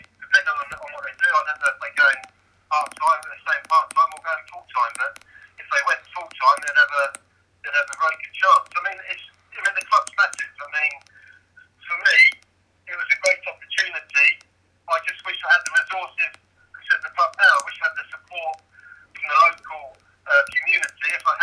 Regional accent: Bedford, East of England, United Kingdom; Although I lived away in the week in Hereford, I came home to my hometown, Bedford.

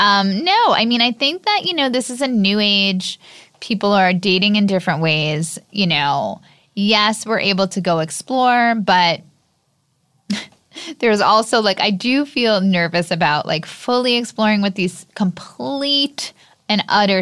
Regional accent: Long Island, New York, United States; I'm from Long Island, like deal with it.

